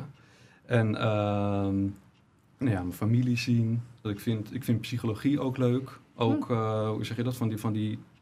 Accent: Haarlem, North Holland, Netherlands; born there; ik ben geboren in Haarlem, ja.

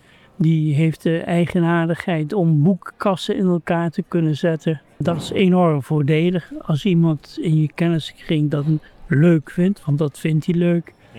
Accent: Limburg, Netherlands; now in Leiden, Netherlands; Ik kom uit Zuid-Limburg en ben hier gaan studeren en nooit meer weggegaan.

